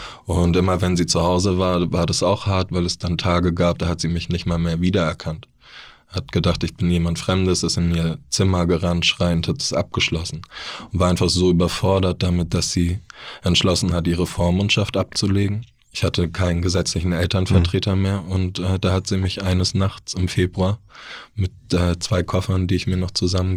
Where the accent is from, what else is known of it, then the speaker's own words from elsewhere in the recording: Neu-Ulm, Bavaria, Germany; Ich komme aus Bayern. Ich bin in Neu-Ulm geboren.